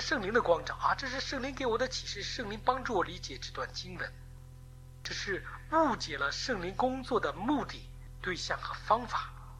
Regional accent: China; 一是我们中国人

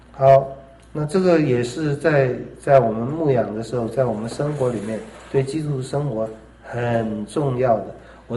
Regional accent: China; 他们怕没东西吃，没有安全感，这一点我们中国人很强烈。

